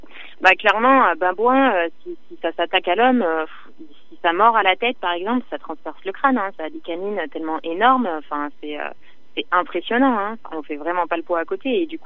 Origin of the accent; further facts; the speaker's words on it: France; nous, en tant que Français, on se prend la tête sur des choses tellement futiles